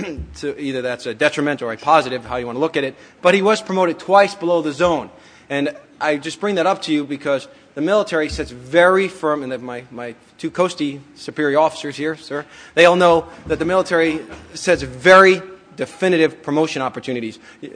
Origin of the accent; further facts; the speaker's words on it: Brooklyn, New York, United States; I'm from Brooklyn, New York.